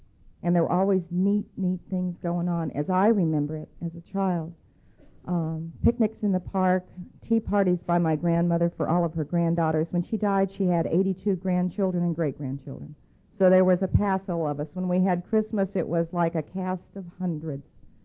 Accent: Cheyenne, Wyoming, United States; born there; I was born in 1941 in Cheyenne, Wyoming, to some parents who had waited 5 years for me.

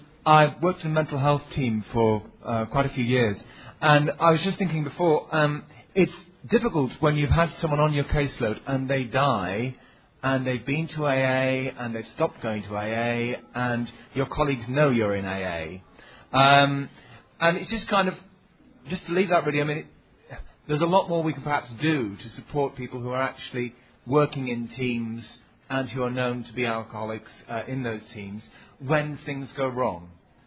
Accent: Cambridge, East of England, United Kingdom; I'm an alcoholic from Cambridge in England.

